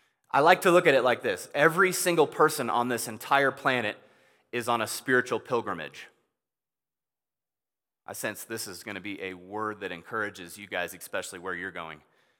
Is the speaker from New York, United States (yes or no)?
no; California, United States; also born or lived in Illinois; So, I was born in California... born in Illinois, raised in California.